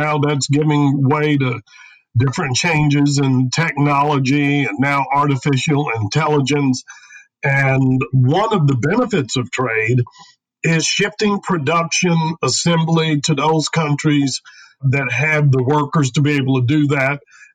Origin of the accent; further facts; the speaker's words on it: Texas, United States; David, I think, and I want to be careful because we are from Texas, is such a large state.